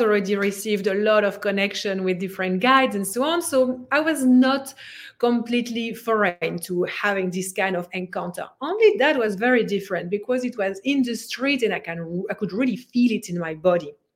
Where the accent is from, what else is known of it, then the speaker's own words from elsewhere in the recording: Brussels, Brussels-Capital Region, Belgium; I was just walking down the street in Brussels, my hometown in Belgium, just, you know, like just doing my thing, walking down the street.